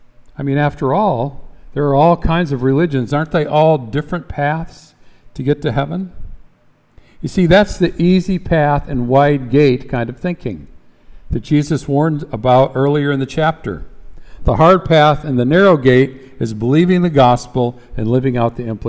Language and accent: English; Michigan, United States; As I said, I grew up in Michigan, and in the western part of Michigan